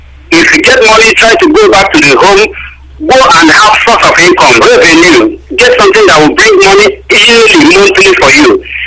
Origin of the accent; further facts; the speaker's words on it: Imo, Nigeria; now in Thailand; I'm from Imo State, residing in Thailand.